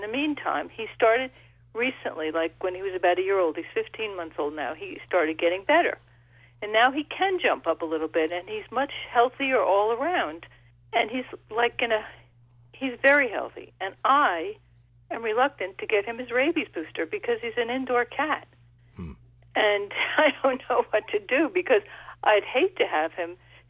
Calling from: South Courtright, United States; Oh, I'm calling from South Courtright.

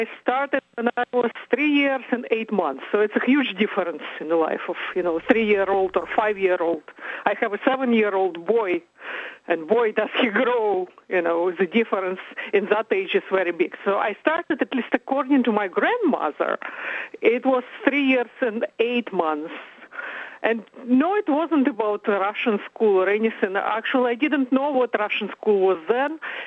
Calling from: Paris, Île-de-France, France; It's a long distance. I'm calling from Paris at the moment.

